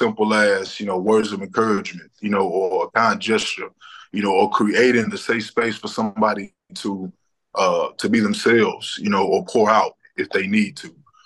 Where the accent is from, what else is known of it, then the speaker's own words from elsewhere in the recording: Conroe, Texas, United States; Man, I grew up in Conroe, Texas, and man, I've been an educator for 9 years.